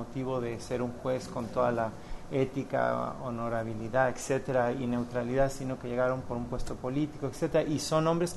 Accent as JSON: {"language": "Spanish", "country": "Mexico", "said": "vengo de México"}